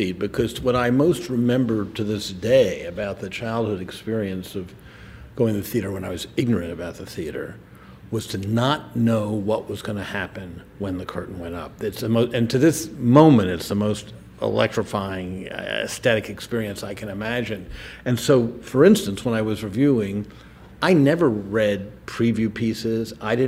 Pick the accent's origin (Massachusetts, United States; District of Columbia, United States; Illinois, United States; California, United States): District of Columbia, United States; Washington; Because when I was growing up in Washington, and there, most shows I'd read about, like in the New York Times, I couldn't see.